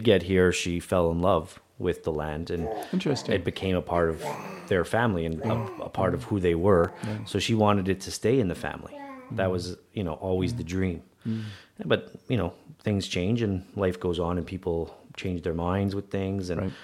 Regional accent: Montreal, Quebec, Canada; And I grew up in Montreal in a very dense, small city. So, you know, neighbors 5 feet away on in every direction.

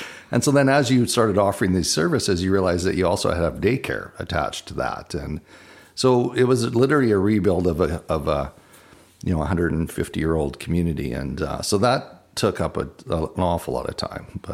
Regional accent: Enderby, British Columbia, Canada; also born or lived in Regina / Calgary; I was born in Regina, only lived there for a year. And then my dad ran a group of bakeries in Calgary, but he always wanted his own bakery. So in 1975, we moved to Enderby

